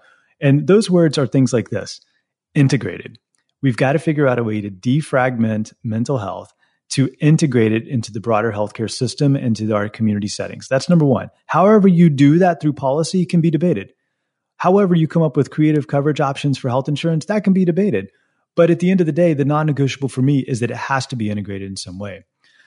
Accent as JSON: {"language": "English", "region": "the South", "country": "United States", "tie": "born or raised there", "said": "And growing up in the South, that's a big deal. And so I almost have been acculturated to talking politics my entire life."}